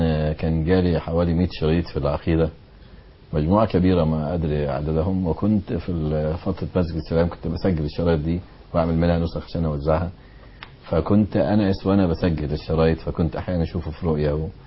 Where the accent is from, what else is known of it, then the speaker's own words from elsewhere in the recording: Alexandria, Alexandria Governorate, Egypt; اللي هو خيم الدعوة عندنا في اسكندرية